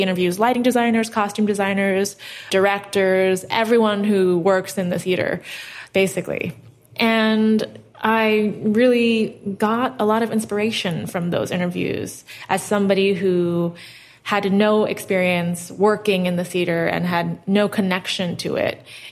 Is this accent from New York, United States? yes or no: yes; New York City, New York, United States; So I grew up in New York City, and I went to NYU for undergrad.